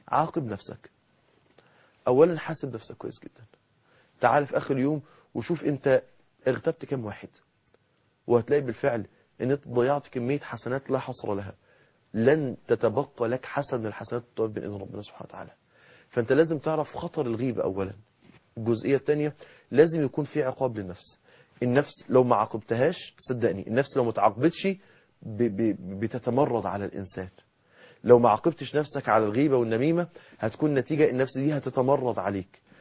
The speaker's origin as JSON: {"language": "Arabic", "country": "Egypt", "said": "إنما النميمة هي نقل الكلام اللي احنا بنسميها عندنا في مصر الفتنة"}